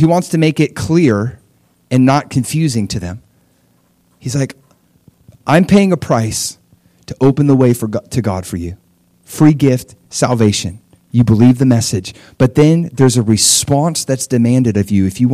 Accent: United States; And I'm thinking, because I'm an American, right?

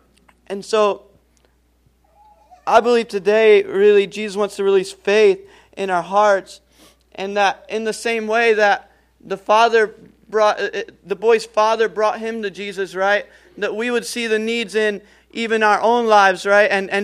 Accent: Pennsylvania, United States; I grew up in Pennsylvania, and I didn't have it all together. I come from, you know, kind of a hard background.

